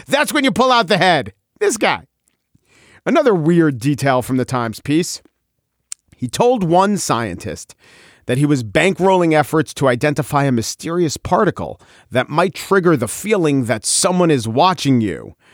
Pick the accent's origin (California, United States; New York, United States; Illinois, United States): New York, United States; New York City; As a New Yorker